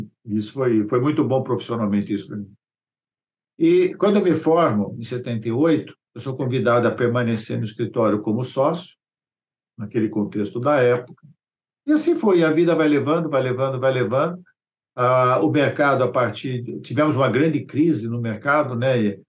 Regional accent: Santos, São Paulo, Brazil; eu vim no dia 3 de março, eu sou de Santos, você sabe disso. Eu subi a serra no dia domingo à noite, no dia 3 de março.

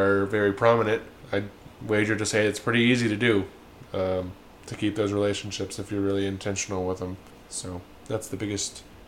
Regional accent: Virginia, United States; Like, I say I'm from Virginia, but I'm really from America. I'm a true American.

